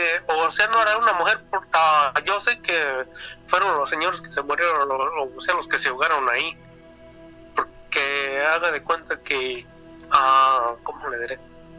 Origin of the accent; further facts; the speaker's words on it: Guanajuato, Mexico; de ahí donde yo soy de Guanajuato, ¿verdad? La comunidad se llama Joroches.